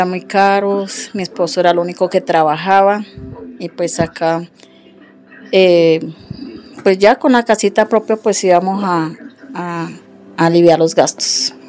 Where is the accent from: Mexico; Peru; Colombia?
Colombia; Viotá, Cundinamarca; now in Bogotá, Colombia; Yo vengo de Biotá, Cundinamarca. Llegué hace como 30, como 40 años, pero llegué al barrio, a Bogotá